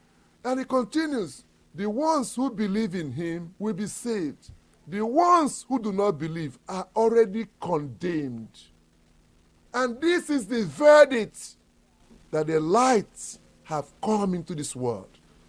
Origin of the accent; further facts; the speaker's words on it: South East, Nigeria; As my people say in Nigeria, my people, the Igbo tribe, I come from the Igbo tribe, where we are mainly Christians.